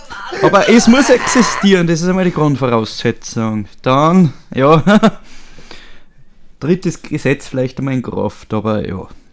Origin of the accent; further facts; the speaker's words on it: Grödig, Salzburg, Austria; ich bin leider Salzburger, da muss ich zu Grödig helfen. Zu Grödig aus dem, zu meinem Heimatdorf natürlich